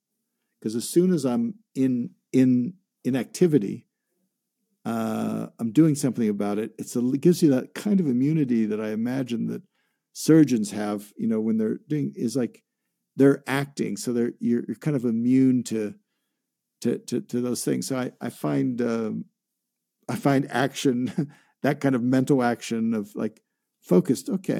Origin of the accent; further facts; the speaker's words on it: Midwest, United States; when I was like six, I grew up in the Midwest, and we moved to Europe for a year